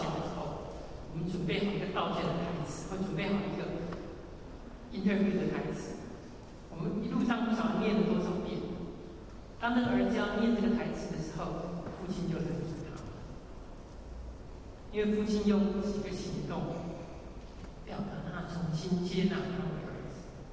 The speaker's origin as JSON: {"language": "Chinese", "country": "China", "said": "甚至这个犹太人跟我们中国人一样啊"}